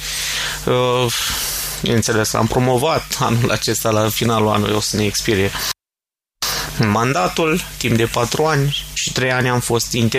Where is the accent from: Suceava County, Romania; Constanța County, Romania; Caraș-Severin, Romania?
Suceava County, Romania; Rădăuți; born there; Municipiul Rădăuți, absolvent al Colegiul Tehnic Rădăuți